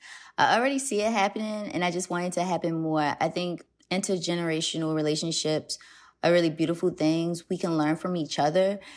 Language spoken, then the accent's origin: English; Baltimore, Maryland, United States; I was born and raised in Baltimore, in West Baltimore. In fact, I have such a dedication to this city. I like to call myself a daughter of Baltimore. You can hear it in the way I talk.